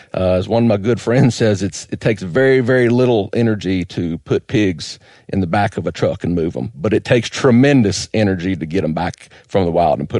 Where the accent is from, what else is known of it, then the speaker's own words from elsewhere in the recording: Georgia, United States; I grew up in Georgia hunting hogs. It was fun. It's a cultural thing in the Deep South.